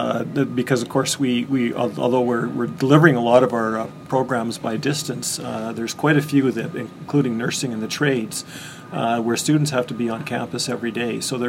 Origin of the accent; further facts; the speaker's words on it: Winnipeg, Manitoba, Canada; I am from Winnipeg, and so this is quite a difference.